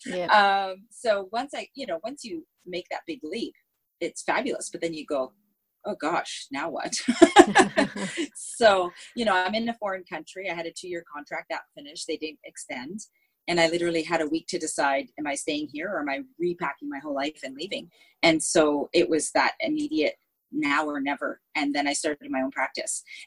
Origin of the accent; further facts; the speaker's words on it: Canada; now in Singapore; Well, at this very moment, I'm in Singapore. I'm a Canadian that's living in Singapore. I've been here about 13 years